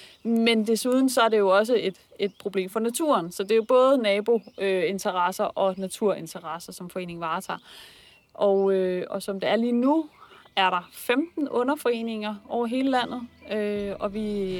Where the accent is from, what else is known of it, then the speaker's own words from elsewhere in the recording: Tuse Næs, Zealand, Denmark; og jeg er barnefødt på Tusenæs, hvor vi er lige nu. Og jeg bor faktisk 500 meter herfra, fra skoven, hvor jeg er kommet hele mit liv.